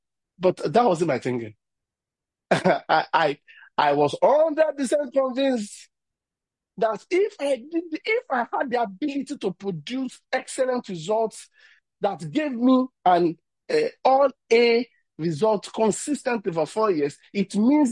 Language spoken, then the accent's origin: English; Ibadan, Oyo, Nigeria; I grew up in Ibadan.